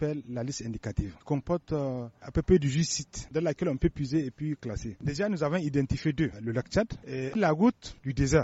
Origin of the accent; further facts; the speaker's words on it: Niger; Il nous appartient, en tant que Nigérien, de voir quelles sont les dispositions à prendre